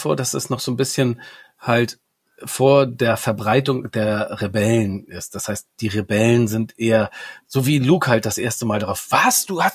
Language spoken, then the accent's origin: German; Hamburg, Germany; Ich als Hamburger